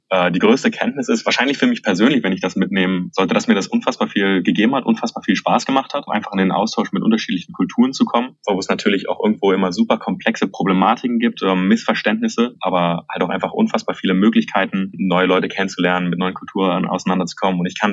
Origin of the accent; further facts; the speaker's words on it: China; bin ich in China aufgewachsen. Ja. Hab dort mein Abitur gemacht, war von 2012 bis 2016 vor Ort und bin auf eine deutsche Schule gegangen.